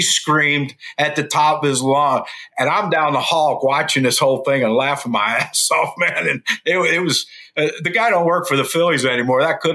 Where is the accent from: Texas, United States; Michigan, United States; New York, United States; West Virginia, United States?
West Virginia, United States; because I'm from West Virginia, so there was this big mountain-looking of a man